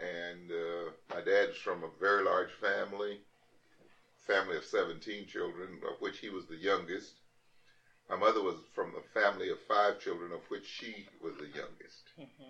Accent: Texas, United States; also born or lived in El Toro / Edna; I was born in El Toro, which is a very small town right outside of Edna. Lived in Edna until I was 8 years old, at which time I moved to Senton, Texas. In Senton, I completed elementary and high school.

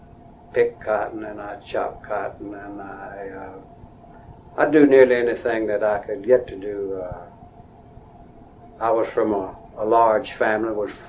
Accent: Texas, United States; born there; I was born in Central Texas, about 25 or 30 miles northwest of Waco in Bosque County.

